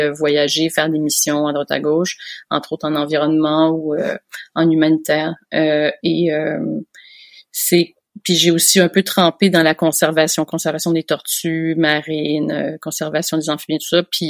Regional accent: Montreal, Quebec, Canada; puisque j'aime la campagne, j'ai grandi à Montréal

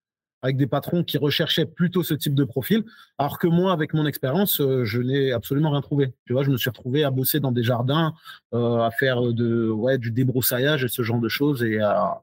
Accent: Grand Est, France; moi, j'ai grandi en Alsace

